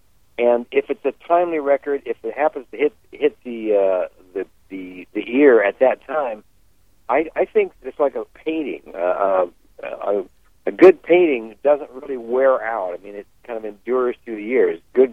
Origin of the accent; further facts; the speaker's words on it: Pacific Northwest, United States; because I grew up in the Northwest, and I was always a very shy kid.